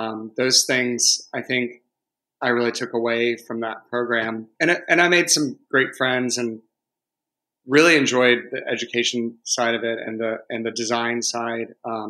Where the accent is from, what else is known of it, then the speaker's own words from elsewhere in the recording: Savannah, Georgia, United States; Well, I grew up in Savannah on the coast. So, you know, it's kind of an idyllic place to raise kids.